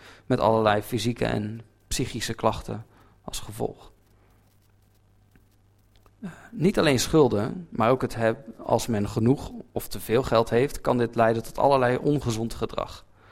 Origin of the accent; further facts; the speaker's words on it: Zeeland, Netherlands; En als geboren en getogen Zeeuw heb ik daar dus geen moeite mee.